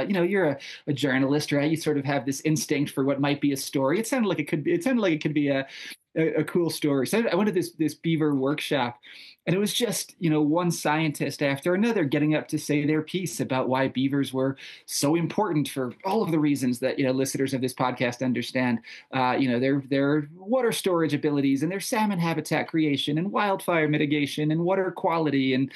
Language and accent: English; New York, United States; I grew up in New York and spent a lot of time hiking and camping and fishing in the Catskills, the Adirondacks, you know, some of the more beavery places in the northeastern U.S.